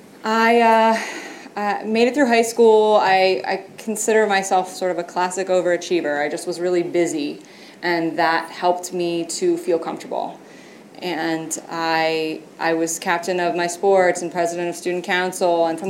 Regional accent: East Coast, United States; also born or lived in Colorado; I made it through college, moved out to Colorado, wanted to do something different. And I grew up on the East Coast.

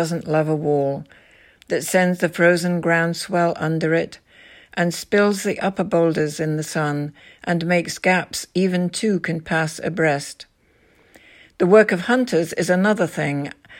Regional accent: Yorkshire and the Humber, United Kingdom; Stone walls have always been part of my landscape, growing up on the North Sea near the Yorkshire Dales.

